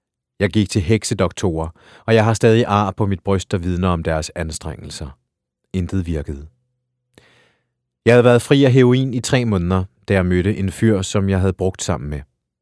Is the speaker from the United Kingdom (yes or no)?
no; Nairobi, Kenya; Danish is a second language; now in Denmark; Jeg er født i ghettoen i Nairobi